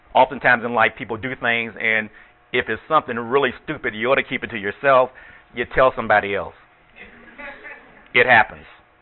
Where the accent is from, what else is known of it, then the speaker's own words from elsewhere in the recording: Norfolk, Virginia, United States; There was a vacancy for an assistant U.S. attorney's job down in Norfolk, Virginia, my hometown